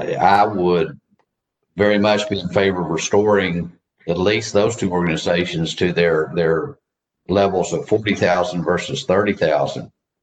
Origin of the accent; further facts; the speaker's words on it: Baytown, Texas, United States; forgive me if my hometown a little bit, but the Baytown West Chambers directly works with West Chambers County